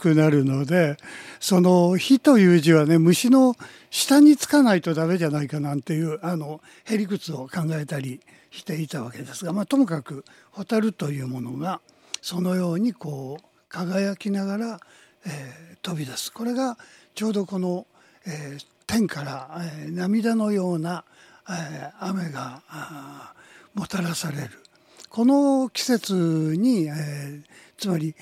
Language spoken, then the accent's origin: Japanese; Kyoto, Japan; 我々こう子供の頃にはいっぱい、いまして、いたというのはどの辺かというと、僕は京都ですから、京都の町の中の特に鴨川のほとりとか